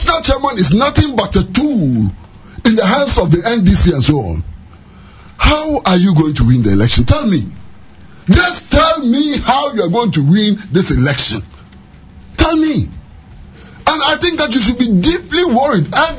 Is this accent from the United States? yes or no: no; Ghana; Indeed, I'm ashamed as a Ghanaian. Because these are the things that can destroy our country.